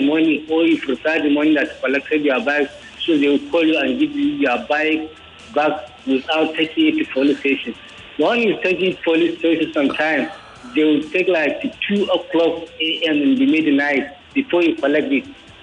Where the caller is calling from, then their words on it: Yaba, Lagos, Nigeria; I'm calling from Sabo Yaba.